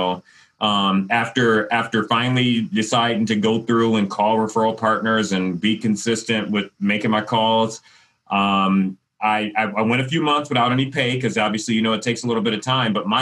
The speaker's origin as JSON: {"language": "English", "town": "Detroit", "region": "Michigan", "country": "United States", "tie": "born or raised there", "moved": "as an adult", "said": "And just real quick, I was born and raised in Detroit."}